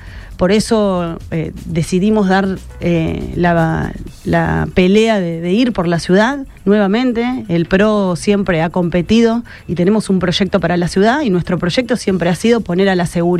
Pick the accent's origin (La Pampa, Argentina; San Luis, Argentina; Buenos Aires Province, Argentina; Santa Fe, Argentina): Santa Fe, Argentina; Rosario; Y como rosarino, en mi caso, yo nací en esta ciudad, me crié acá, nació mi hija, elijo quedarme acá.